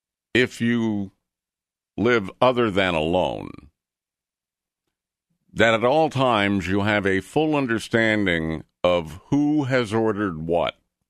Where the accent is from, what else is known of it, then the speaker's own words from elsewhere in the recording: United States; me as an American, I will not be imbibing in a Tsingtao.